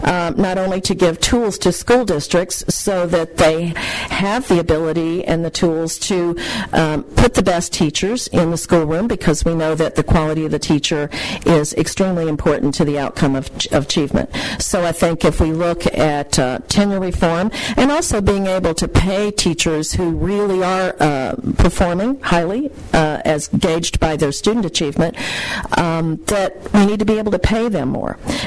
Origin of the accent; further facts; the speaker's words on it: St. Louis, Missouri, United States; Obviously, I'm from the St. Louis area, and I'm particularly interested in the fact that 84,000 of those are in the St. Louis area, the economic engine of the state.